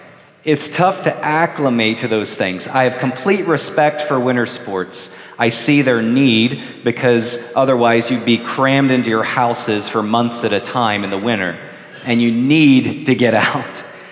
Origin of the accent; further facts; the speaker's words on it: Bible Belt, United States; partly because of the way that I was raised in the Bible Belt.